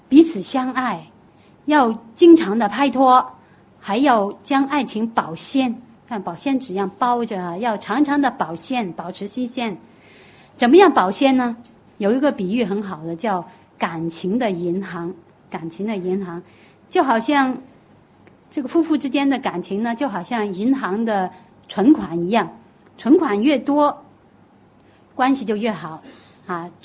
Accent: China; 我们中国人呢很含蓄，很含蓄，

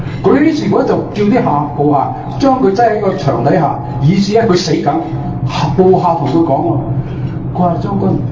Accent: China; 所以我哋中国人咧好客气嘅，本人都系好客气嘅

